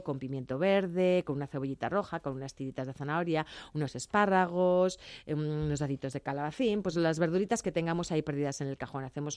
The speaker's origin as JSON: {"language": "Spanish", "town": "Madrid", "region": "Community of Madrid", "country": "Spain", "said": "yo soy muy madrileña"}